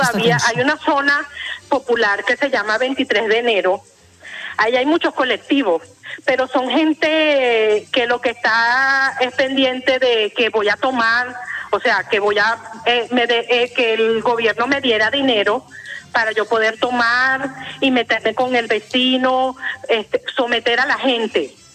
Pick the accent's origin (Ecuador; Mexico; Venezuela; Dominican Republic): Venezuela; now in Spain; yo soy venezolana, yo amo a España porque me siento bien aquí y amo a mi Venezuela. En mi corazón están las dos banderas